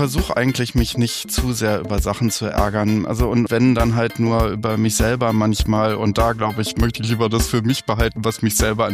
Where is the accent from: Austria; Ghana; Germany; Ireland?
Germany; Düsseldorf, North Rhine-Westphalia; Ich bin in Westdeutschland, in Düsseldorf aufgewachsen